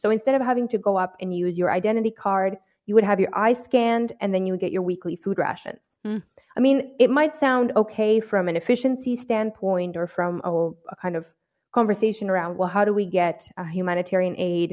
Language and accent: English; Canada; I'm a Canadian refugee lawyer by training and an anthropologist